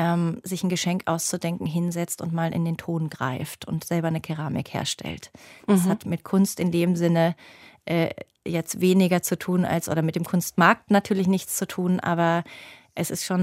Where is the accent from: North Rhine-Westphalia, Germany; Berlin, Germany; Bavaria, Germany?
Berlin, Germany; meine Verbundenheit mit Berlin und mit Berlin als meiner Heimat